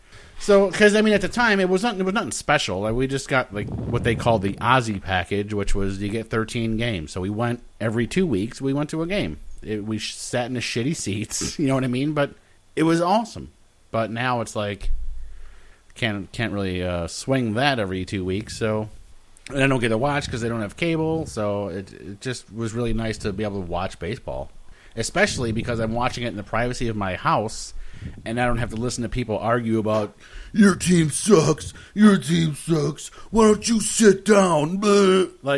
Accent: Chicago, Illinois, United States; I'm from Chicago, so yeah, it's cool the Cubs won.

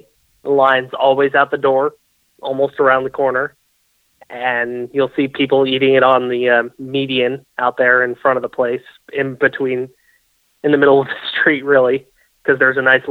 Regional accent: Marin, California, United States; I'm from Marin, which is on the other side of the Golden Gate Bridge.

